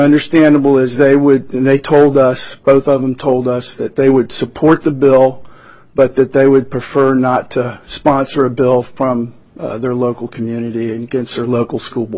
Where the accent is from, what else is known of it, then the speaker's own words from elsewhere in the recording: Florida, United States; because I grew up in Palm Beach County, went to the Palm Beach County schools